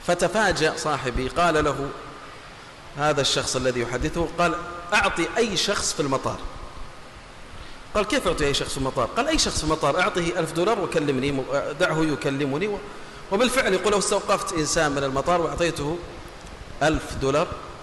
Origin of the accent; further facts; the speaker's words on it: Saudi Arabia; وأن يديم الأمن وعلى بلادنا المملكة العربية السعودية